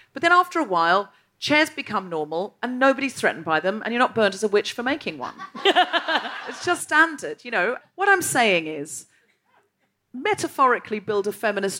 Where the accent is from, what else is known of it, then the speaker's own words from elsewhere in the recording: Gold Coast, Queensland, Australia; Excuse me, I'm from the Gold Coast.